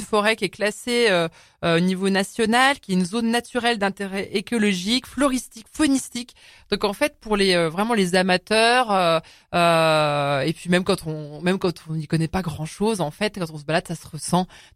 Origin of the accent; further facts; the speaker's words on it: Bourgogne-Franche-Comté, France; aurait atterri ici chez nous, en Côte d'Or.